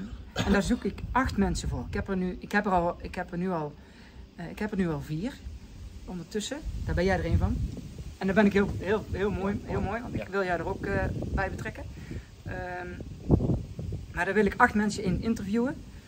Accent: Eindhoven, North Brabant, Netherlands; omdat ik uit Eindhoven kom, dus dat moet ik wel even benoemen.

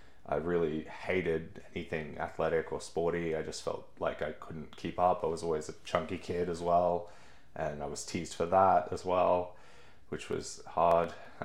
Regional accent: Cairns, Queensland, Australia; So I was born and raised in Cairns, up in Far North Queensland

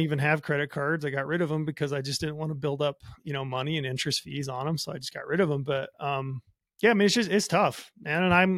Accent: Utah, United States; draw a general season deer tag in my home state of Utah.

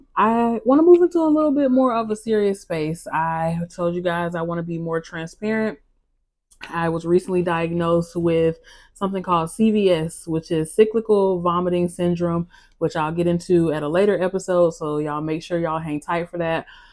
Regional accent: Atlanta, Georgia, United States; For y'all that don't know me … I am 29. I am from Atlanta.

